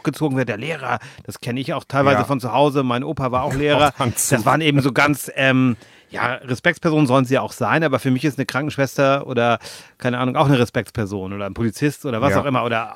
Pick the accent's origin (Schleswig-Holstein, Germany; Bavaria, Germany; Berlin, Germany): Schleswig-Holstein, Germany; Lübeck; wenn ich jetzt aus meiner Heimat Lübeck, sage ich mal so ein Beispiel